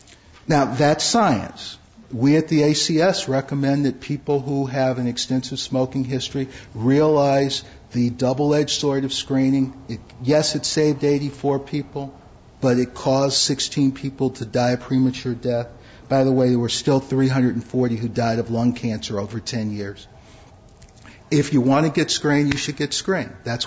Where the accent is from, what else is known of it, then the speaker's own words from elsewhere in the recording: Detroit, Michigan, United States; You know, I'm from Detroit. I'm a little slow.